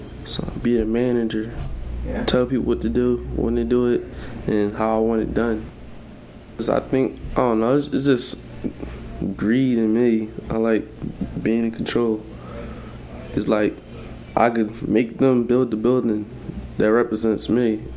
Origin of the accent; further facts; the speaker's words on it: Philadelphia, Pennsylvania, United States; I grew up in South Philly, right off of Girard, I think, or she used to be more. It was rough because we used to live in apartments around there.